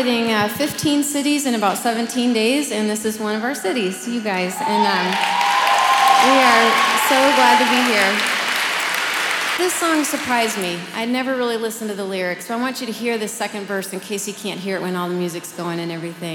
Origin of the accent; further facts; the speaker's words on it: Minneapolis, Minnesota, United States; I'll introduce these guys to you in just a minute. We're from Minneapolis, Minnesota.